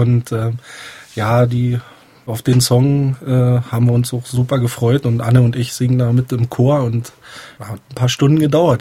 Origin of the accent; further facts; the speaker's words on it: Potsdam, Brandenburg, Germany; als Potsdamer kommt man hier hin.